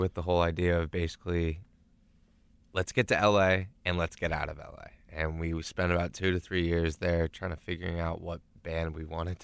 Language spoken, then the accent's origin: English; Las Vegas, Nevada, United States; also born or lived in Toronto, Canada; I was born in Toronto and the guys were born in Vegas, but we, growing up there